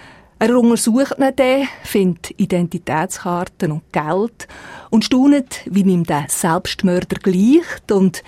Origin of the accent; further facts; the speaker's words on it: Bern, Switzerland; Und das macht für mich als Bernerin auch das Buch so reizvoll, dass man so viele Lokalitäten kennt